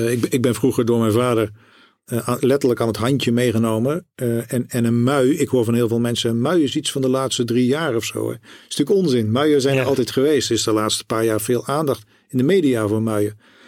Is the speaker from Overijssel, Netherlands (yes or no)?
yes; Hasselt, Overijssel, Netherlands; also born or lived in Oegstgeest; Want ik ben in Oegstgeest geboren. Mijn hele familie komt uit Katwijk. Daar liggen onze familieroutes. Maar toen ik 1,5 was, ben ik al naar Hasselt verhuisd. Dat ligt vlakbij Zwolle.